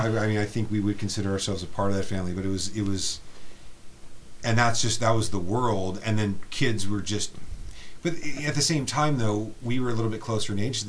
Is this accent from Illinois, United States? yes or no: no; Napa, California, United States; because we're from Napa, we know people